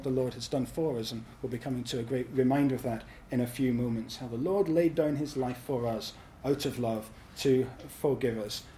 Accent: Scotland, United Kingdom; I'm from Scotland.

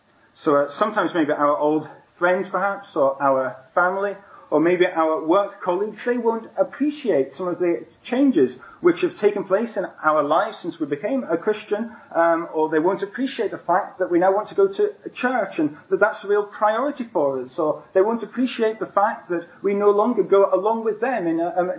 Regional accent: Edinburgh, Scotland, United Kingdom; So the actor Sean Connery is from my hometown of Edinburgh.

